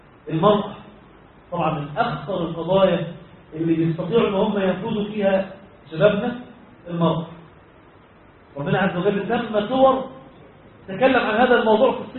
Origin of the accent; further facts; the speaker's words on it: Egypt; عندنا في مصر